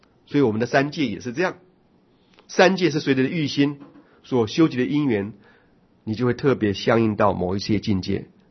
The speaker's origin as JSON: {"language": "Chinese", "town": "Daxi", "region": "Taoyuan", "country": "Taiwan", "tie": "born or raised there", "said": "昨天我人在桃园大溪，我的家乡，然后去看几块准备做我们祖坟的那个墓地啊"}